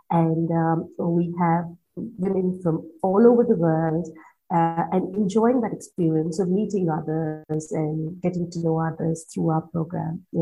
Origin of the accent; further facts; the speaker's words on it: India; moved away as an adult; now in Australia; So I'm from India. I've been here 7 years.